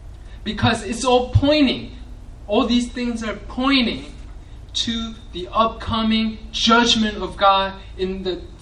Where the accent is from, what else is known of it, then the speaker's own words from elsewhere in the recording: New York, United States; I grew up in New York, and there are all kinds of false teachers and false prophets.